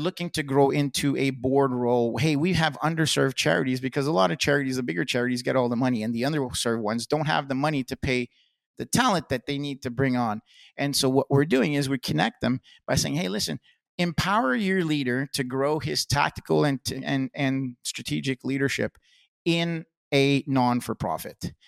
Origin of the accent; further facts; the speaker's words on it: East Coast, Canada; being Scottish and from the East Coast of Canada, that four-letter word is kind of an article sometimes when I speak